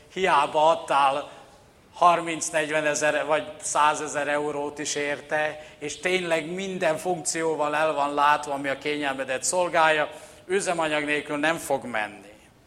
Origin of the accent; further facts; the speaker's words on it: Slovakia; én Krisztus követő, keresztény vagyok, és magyar is vagyok, sőt, szlovákiai magyar vagyok